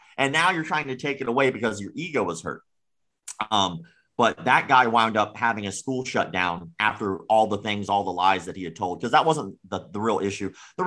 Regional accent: United States; But I'm from America, and I know how easy it would have been for me to get a gun there.

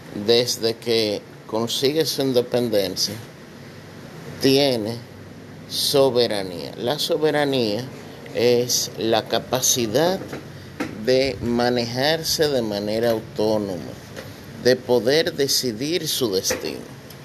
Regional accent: Dominican Republic; nosotros como dominicanos somos los que podemos determinar qué tipos de inmigrantes nosotros queremos.

